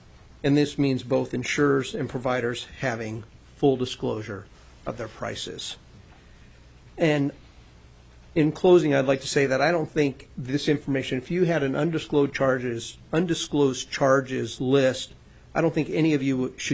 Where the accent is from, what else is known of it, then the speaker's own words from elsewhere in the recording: Sitka, Alaska, United States; also born or lived in Palmer; now in Juneau, United States; I was born in Palmer and raised in Sitka.